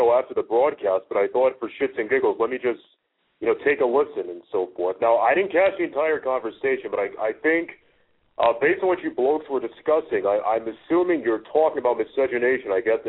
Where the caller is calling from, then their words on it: North Dakota, United States; I'm calling right now from North Dakota.